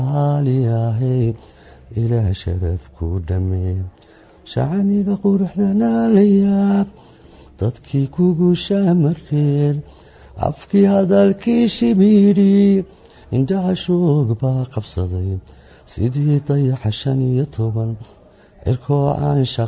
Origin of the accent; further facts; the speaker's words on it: Hargeisa, Woqooyi Galbeed, Somalia; born there; waxaan ku dhashay magaalada Hargeysa waxaan dhashay sanadkii 1960